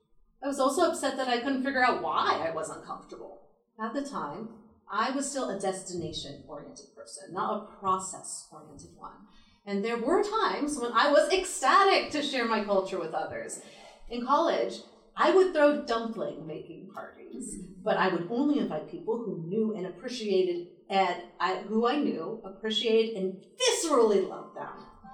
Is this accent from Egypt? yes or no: no; California, United States; born or raised there